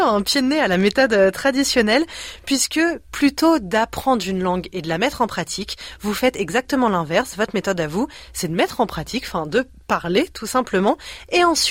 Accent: France; now in Australia; Dès qu'un Australien se rend compte qu'on est français, quasiment 9 fois sur 10, il va dire « Oh, bonjour, ça va?

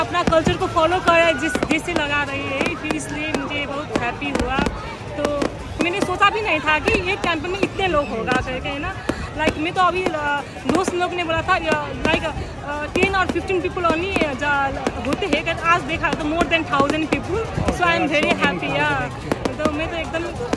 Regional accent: Nepal; now in Australia; मैं अभी नेपाल से आया हूँ मैं इधर आका ऑस्ट्रेलिया का 3 साल हुआ

